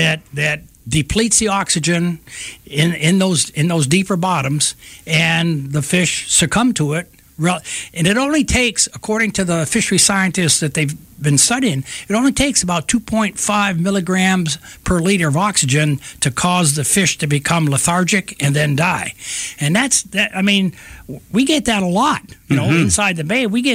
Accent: Vermont, United States; born there; also born or lived in Alaska; I was born in Vermont during the Vietnam era, got drafted, ended up in Alaska, copied Russian code, got out of the service, went to school there

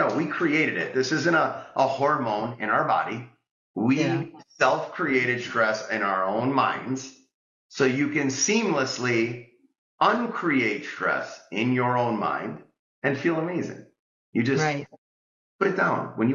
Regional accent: Italy; now in United States; Like you go to pasta in Italy, I'm from Italy, Italian.

